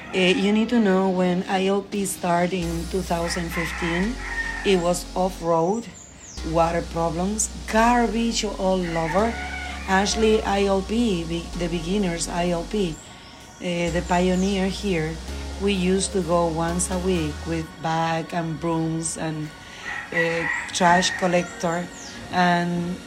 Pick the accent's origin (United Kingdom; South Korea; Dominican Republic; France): Dominican Republic; English is a second language; I am not from Puerto Plata. I come from the center of the island.